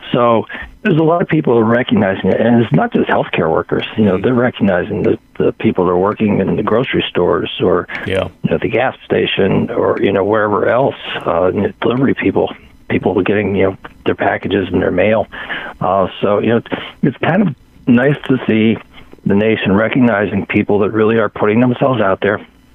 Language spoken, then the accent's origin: English; Pittsburgh, Pennsylvania, United States